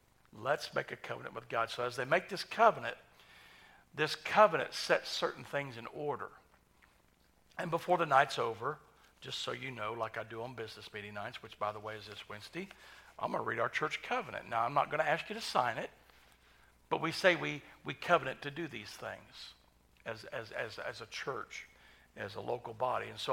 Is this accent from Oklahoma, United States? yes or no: yes; Oklahoma, United States